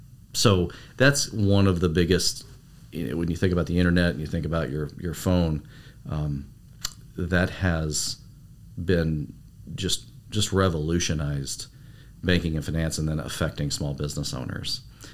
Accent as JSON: {"language": "English", "town": "Des Moines", "region": "Iowa", "country": "United States", "tie": "born or raised there", "said": "I'm from Des Moines, lifelong Des Moines resident, mainly in Urbandale and West Des Moines."}